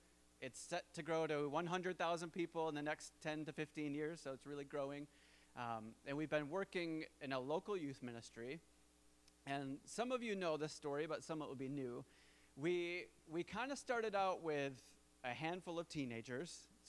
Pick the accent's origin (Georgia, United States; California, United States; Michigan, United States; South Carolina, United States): Michigan, United States; Hudsonville; now in England; I grew up in Hudsonville, so we get to be with Grandma and Grandpa this week when we're back as well.